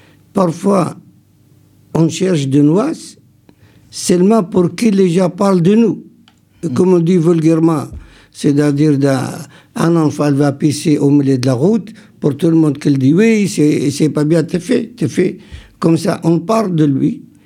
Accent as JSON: {"language": "French", "country": "France", "said": "lorsque je dis vive la France, moi en tant que Français, je dis vive moi aussi avec."}